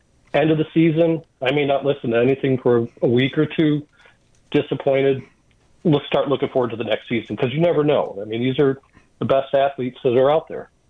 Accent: New York, United States; So I grew up in Western New York in, you know, the 90s, graduated in 94.

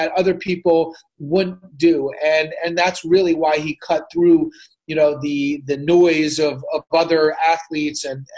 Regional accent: New York, United States; But, you know, being a New Yorker, like, you know, he was one of us.

